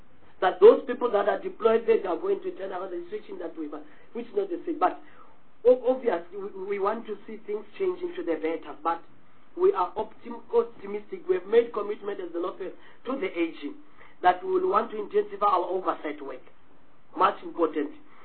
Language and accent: English; North West, South Africa; I'm from the Northwest.